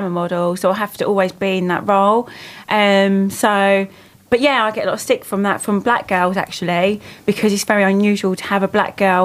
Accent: London, United Kingdom; born there; Actually, I was born in East London in a council estate tower block, 20-storey tower block.

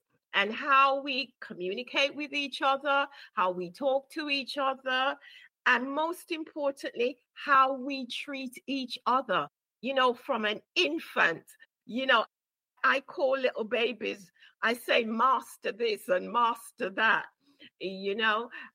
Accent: Brixton, London, United Kingdom; primary school in Brixton. Yeah, we grew up in Brixton.

